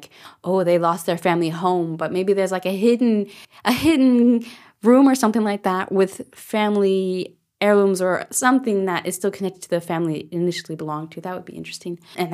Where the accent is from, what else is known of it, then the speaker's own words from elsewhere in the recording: Germany; And I'm from Germany, and so I moved to Germany when I was a teenager.